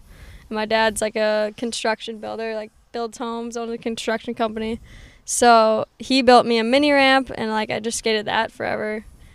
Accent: Stillwater, Minnesota, United States; Yep, Stillwater, Minnesota.

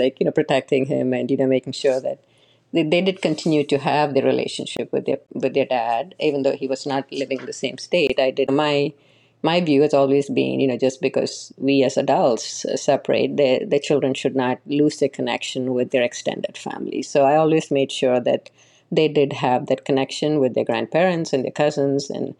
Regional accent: Kerala, India; moved away; but here when you're in the diaspora, it's not something you talk about. Like we had the cultural groups, like, and I'm a Malayali

